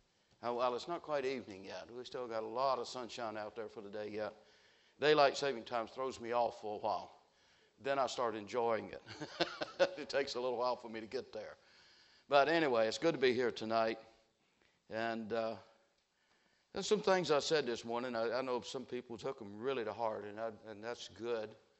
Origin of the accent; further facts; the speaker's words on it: the South, United States; And I grew up in the South, and I know what I'm talking about, all right?